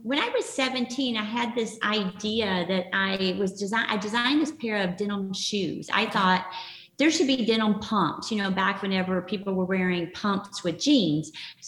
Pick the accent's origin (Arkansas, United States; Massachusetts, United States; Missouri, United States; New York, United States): Arkansas, United States; I grew up in Arkansas. I didn't know anything about therapy or, you know, I'd never even heard of that.